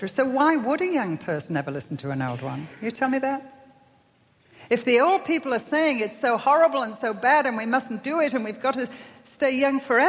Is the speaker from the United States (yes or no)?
no; United Kingdom; of course, I'm British, so I don't know your history.